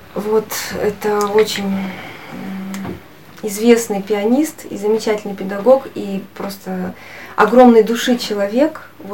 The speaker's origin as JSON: {"language": "Russian", "town": "Taldykorgan", "region": "Jetisu Region", "country": "Kazakhstan", "tie": "born or raised there", "also_born_or_lived": "Ust-Kamenogorsk", "said": "Я из Казахстана, родилась в городе Талдыкурган."}